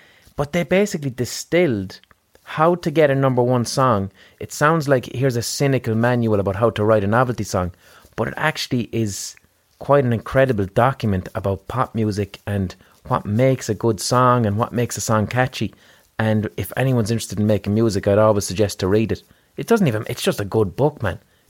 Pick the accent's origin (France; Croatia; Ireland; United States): Ireland; Limerick, Munster; moved away as an adult; now in London, United Kingdom; oh, you're laughing at us because we're from Limerick. It's kind of like Alf Garnett, when Alf Garnett was taking the piss out of racists and then all these racists show up and agree with him. So we got the fuck out of Ireland and we went to London.